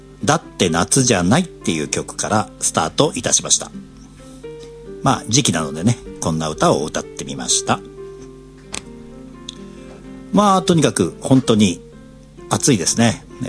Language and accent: Japanese; Uonuma, Niigata, Japan; ちなみに僕の田舎、まあ上越ではなくて中越地方なんですけどね、魚沼市っていうのは、まあそこもやっぱり水がほとんど降ってないっていうことなんですけど